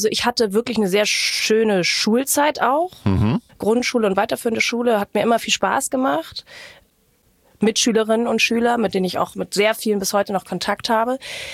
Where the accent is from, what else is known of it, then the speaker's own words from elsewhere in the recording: Hamburg, Germany; Also ich habe sozusagen ein ganz großes Kapitel in meinem Leben in Hamburg verpasst, weil ich Abitur gemacht habe und mit 19 weggezogen bin aus Hamburg. Und ja, das muss ich einmal rechnen. Ich war 37, als ich wieder hergekommen bin.